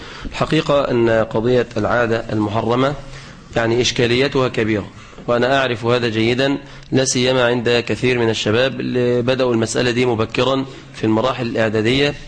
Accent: Mansoura, Dakahlia, Egypt

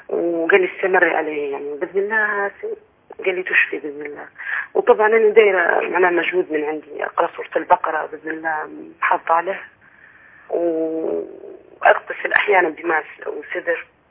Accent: Libya; من ليبيا،

